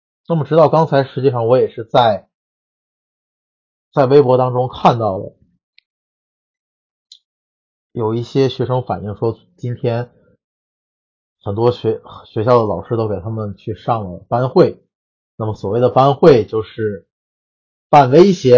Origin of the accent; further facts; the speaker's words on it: Tianjin, China; 因为我来自于疫情病例的这样的一个爆发点，也就是津南区